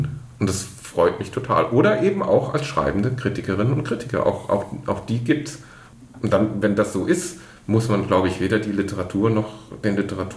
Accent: Groß-Gerau, Hesse, Germany; Aus Groß-Gerau.

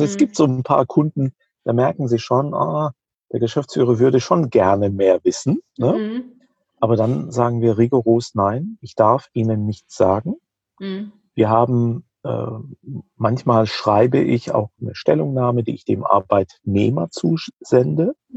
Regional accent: Rhineland-Palatinate, Germany

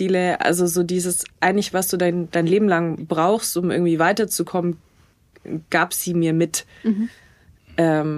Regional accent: Stuttgart, Baden-Württemberg, Germany; Also ich komme aus Stuttgart.

